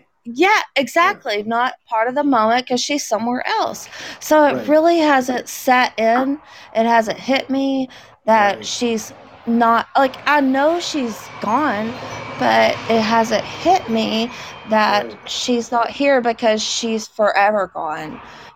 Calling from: Texas, United States; Texas. Oh, East Texas.

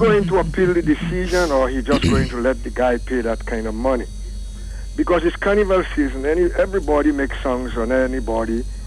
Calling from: United States; Yeah, I'm calling from the United States.

